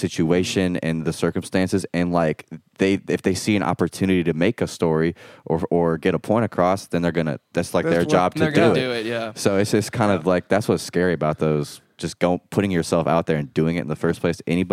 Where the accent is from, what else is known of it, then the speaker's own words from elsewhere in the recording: Iowa, United States; And I'm 18. I mean, I grew up in Iowa. I had zero game.